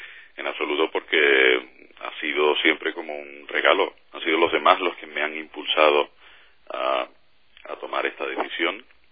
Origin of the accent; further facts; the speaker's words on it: Málaga, Andalusia, Spain; Pero como malagueño yo quiero estar ahí en mi casa.